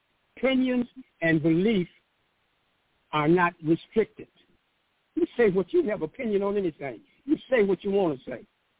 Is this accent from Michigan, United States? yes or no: yes; Pontiac, Michigan, United States; moved away as an adult; I'm from Pontiac, Michigan. I lived in Pontiac, Michigan until I was 19 years old and entered the military